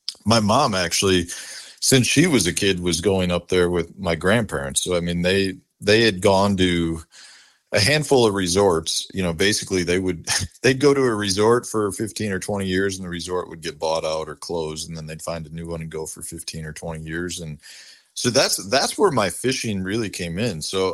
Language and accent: English; Chicago, Illinois, United States; being that I grew up in Chicago, like by Wrigley Field.